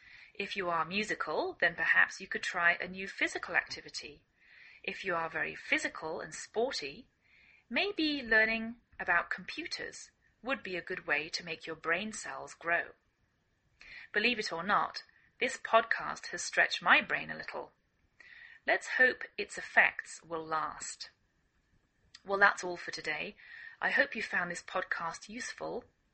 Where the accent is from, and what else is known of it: England, United Kingdom; now in United States